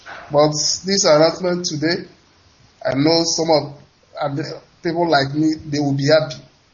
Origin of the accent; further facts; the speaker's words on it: Abatete, Anambra, Nigeria; now in Dakar, Senegal; I'm from Abatete, Idemi North Local Government, Anambra State, Biafra Land.